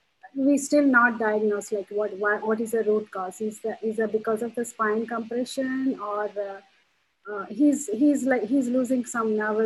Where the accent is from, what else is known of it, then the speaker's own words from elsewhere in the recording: Virginia, United States; Hi, Dr. Doshi, this is … I'm from Virginia.